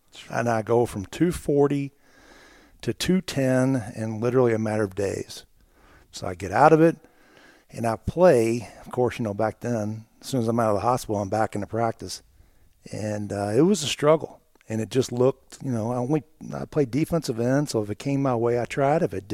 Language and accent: English; Louisville, Kentucky, United States; Living in Louisville, everyone had a basketba